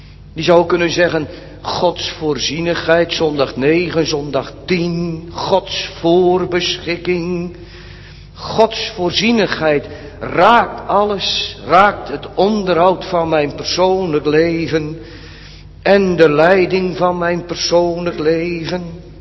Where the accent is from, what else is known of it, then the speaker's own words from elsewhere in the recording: Urk, Flevoland, Netherlands; ik ben natuurlijk in mijn jeugd op Urk opgegroeid. En iedereen ging naar de kerk, iedereen in Urk.